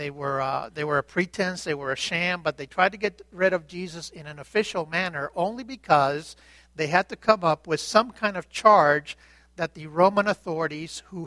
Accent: Cuba; moved away; when I came from Cuba in 1961

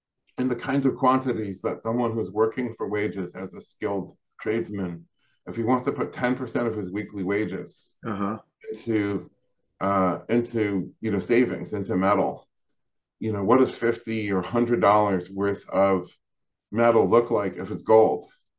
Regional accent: United States; I do think, as an American, I think I have the right to say this, and I've traveled pretty extensively around the world. I think we Americans understand gold least by far.

